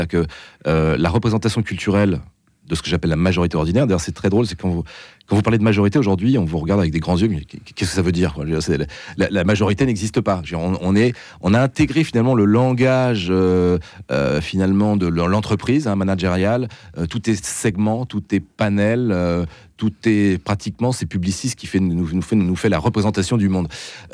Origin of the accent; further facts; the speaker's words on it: France; Je suis français